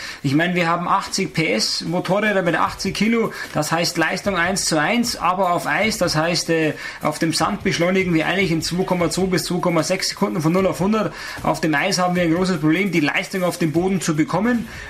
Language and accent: German; Pfaffenhofen, Bavaria, Germany; Ich bin ja früher aufgewachsen in Pfaffenhofen, habe auch gute sowie auch schlechte Zeiten in Pfaffenhofen gehabt